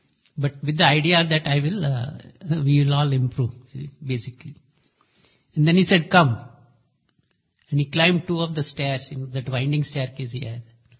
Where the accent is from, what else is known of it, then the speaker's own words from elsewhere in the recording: Mumbai, Maharashtra, India; I told him, he asked me, where are you coming from? I said, Bombay. First thing he says, oh, Bombay boys, they go to pick cinemas, they read novels.